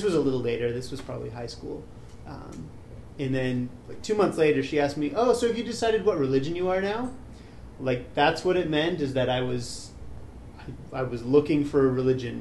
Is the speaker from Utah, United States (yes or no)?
yes; Midvale, Utah, United States; I grew up in Midvale, so up south.